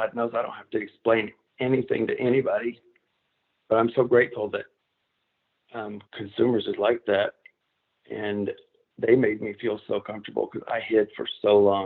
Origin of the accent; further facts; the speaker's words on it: Arkansas, United States; I'm from Arkansas, born and raised, Southern Baptist family